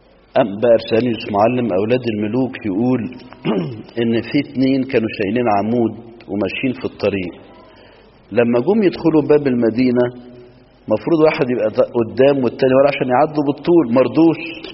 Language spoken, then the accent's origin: Arabic; Minya, Minya Governorate, Egypt; وبدأ يحصل عندنا في المنيا على الكورنيش